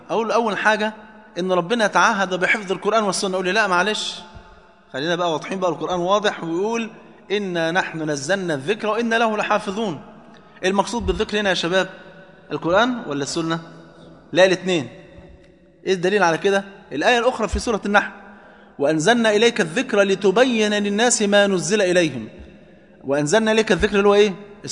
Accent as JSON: {"language": "Arabic", "country": "Egypt", "said": "كان زمان عندنا في مصر"}